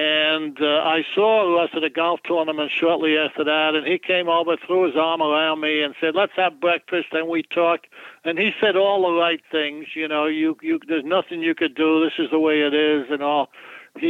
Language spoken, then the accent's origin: English; New York City, New York, United States; I'm from the Big Apple. I think I know my way around.